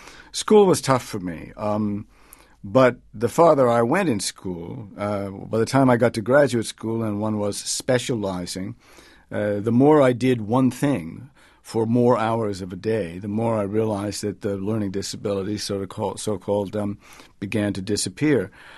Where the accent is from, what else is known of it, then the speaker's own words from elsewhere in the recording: New Hampshire, United States; because I grew up in New Hampshire, because I spent so many summers in Maine, the logging research was you know, it's where I live.